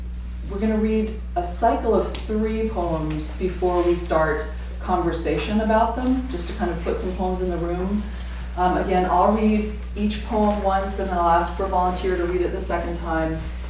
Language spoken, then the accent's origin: English; Seattle, Washington, United States; so I'm from Seattle, and you may or may not know that the Pacific Northwest is the most unchurched part of the United States